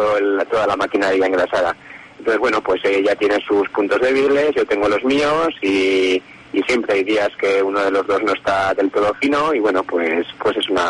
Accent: Huesca, Aragon, Spain; los que somos de Huesca sabemos que la ría del mes de noviembre

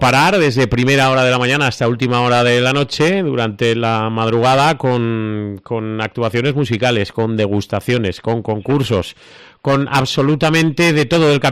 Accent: Rincón de Soto, La Rioja, Spain; Se suspendieron en Rincón de Soto, en mi pueblo, en todos los sitios

